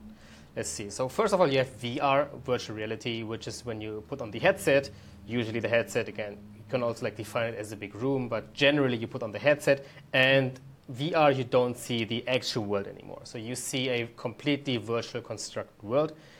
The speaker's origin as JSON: {"language": "English", "region": "Berlin", "country": "Germany", "tie": "born or raised there", "said": "I'm born and raised in Berlin, and my parents are from India. They moved here 30 plus years ago, and I've been here all my life"}